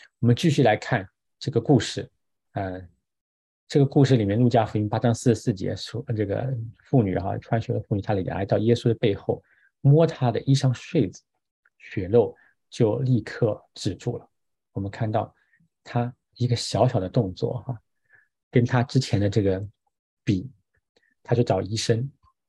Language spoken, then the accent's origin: Chinese; China; 按照我们中国人传统，你就要坐月子嘛